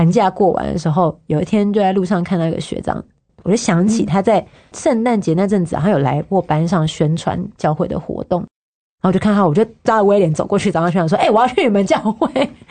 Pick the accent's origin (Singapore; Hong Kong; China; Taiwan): Taiwan; southern Taiwan; 那因为我本身是南部人啦